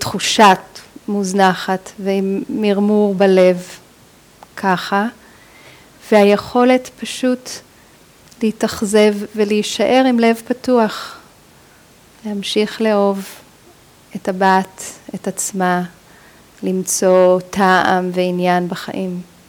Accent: United States; כשהייתי ילדה, גדלתי בארצות הברית

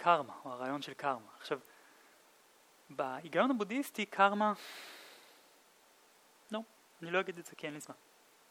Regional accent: Krayot, Haifa District, Israel; סתם, אני בכלל מהקריות במקום. אז אני מכיר גם את הקריות.

